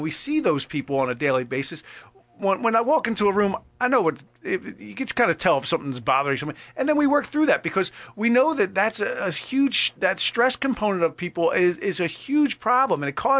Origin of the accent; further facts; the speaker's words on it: New Jersey, United States; People, well, we grew up on in Jersey. We grew up, we called them circles.